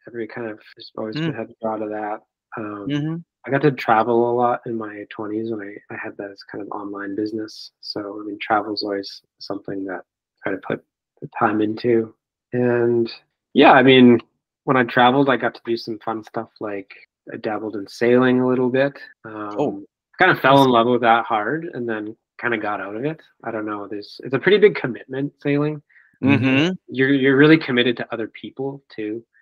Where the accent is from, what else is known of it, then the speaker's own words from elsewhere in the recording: Penticton, British Columbia, Canada; It's actually been kind of like growing up in Penticton. Like it was a pretty sleepy place.